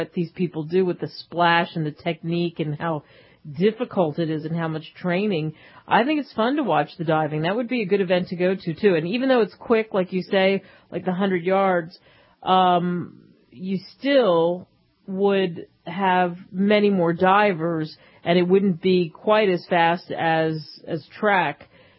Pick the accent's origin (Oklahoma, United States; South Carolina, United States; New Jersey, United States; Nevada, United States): New Jersey, United States; Cherry Hill; I like the diving, too, because I can remember barely, growing up in Cherry Hill